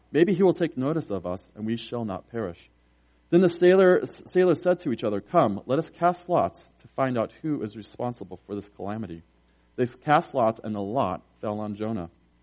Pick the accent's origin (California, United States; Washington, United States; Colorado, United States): Colorado, United States; I love the American West. I grew up in Colorado.